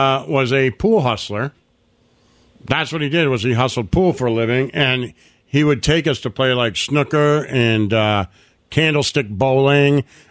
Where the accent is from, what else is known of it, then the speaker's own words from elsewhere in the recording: Detroit, Michigan, United States; I thought it was like feather bowling, which is a thing I grew up with in Detroit.